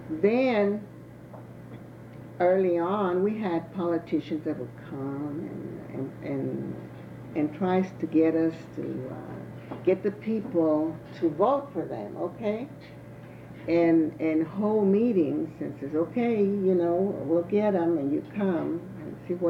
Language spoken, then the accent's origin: English; Houston, Texas, United States; born there; because I was born here in Houston, in Magnolia Park. I went to Daisy Elementary. We had no bilingual teachers there, you know.